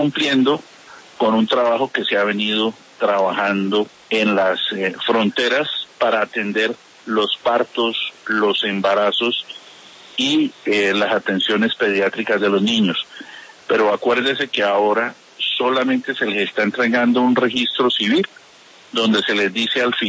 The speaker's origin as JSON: {"language": "Spanish", "country": "Colombia", "said": "nosotros como colombianos"}